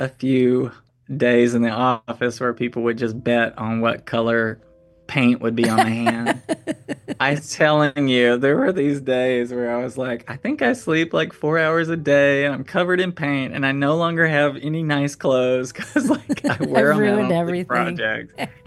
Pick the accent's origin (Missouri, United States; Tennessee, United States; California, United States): Tennessee, United States; We grew up in Tennessee, so it was lots of days of collecting rocks in the creek.